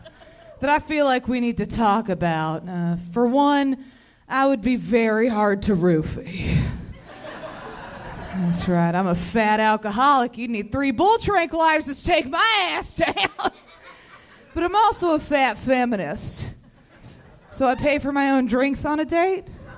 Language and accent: English; Texas, United States; No, I grew up in Texas. I went to Arkansas.